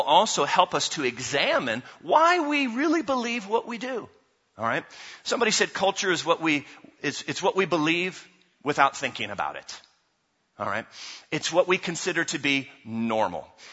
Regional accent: United States; Okay, so I grew up as an American. And so part of being American means you are full of pride and ego.

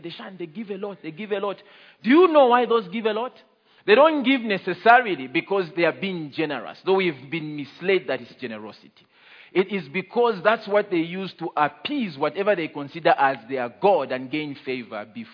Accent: Copperbelt, Zambia; English is a second language; It's not my language. I'm Tonga, but I grew up in the Copper Belt, so I speak more Bemba.

